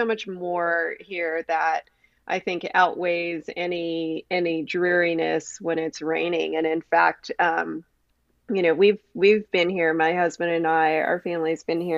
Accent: Hacienda Heights, California, United States; So I grew up in Hacienda Heights. That is kind of essentially greater LA.

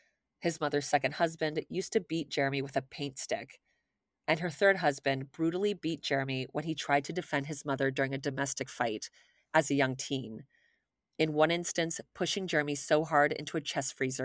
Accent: Miami, Florida, United States; because I'm from Miami.

